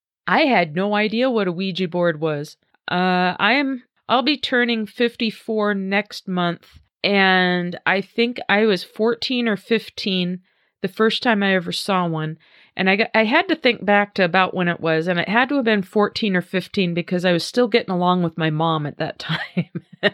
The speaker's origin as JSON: {"language": "English", "region": "Nebraska", "country": "United States", "said": "And I'm from Nebraska, so I don't ever remember seeing commercials."}